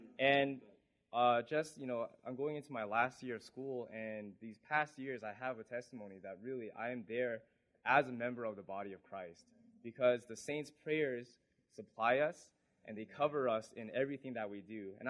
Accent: Vancouver, British Columbia, Canada; I'm from Vancouver, Canada.

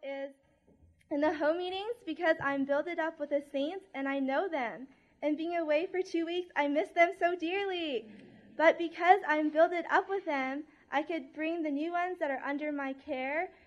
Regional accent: Coquitlam, British Columbia, Canada; I'm from Coquitlam, Canada. I'm entering into my third year at UBC.

